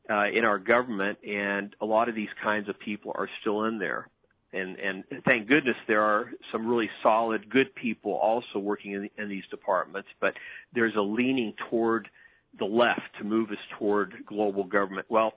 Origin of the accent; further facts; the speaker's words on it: Ohio, United States; And so growing up in Ohio, you know, I heard these the stories of what they went through